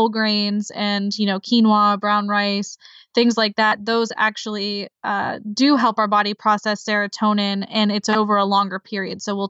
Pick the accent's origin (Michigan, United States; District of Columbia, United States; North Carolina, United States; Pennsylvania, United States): Pennsylvania, United States; Pittsburgh; but I'm from Pittsburgh